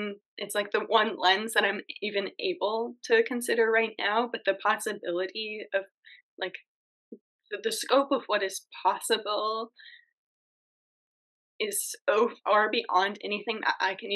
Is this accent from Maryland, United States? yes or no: no; Maine, United States; We're here in Maine, in my home state where both of our families are